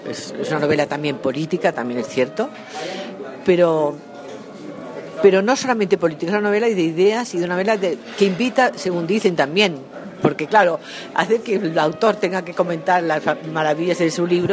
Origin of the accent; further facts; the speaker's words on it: Catalonia, Spain; also born or lived in Colombia / Mexico; Yo soy catalana, española, europea y también colombiana y bastante mexicana por razones de biografía